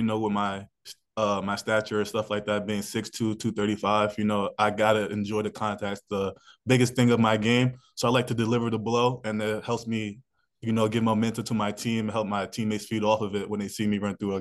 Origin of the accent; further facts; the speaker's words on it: Staten Island, New York, United States; I grew up playing football in my neighborhood. I live in Staten Island, so I'm from Staten Island.